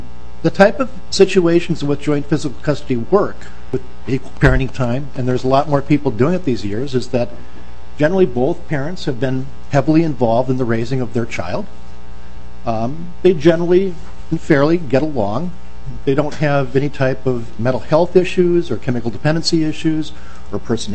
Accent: Edina, Minnesota, United States; I'm an attorney from Edina

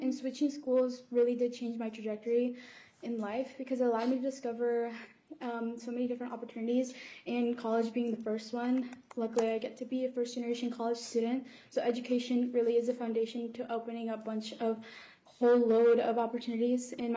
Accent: Iowa, United States; I am from Iowa, and I'm a current first-generation college student studying international relations in law, politics, and society at Drake University.

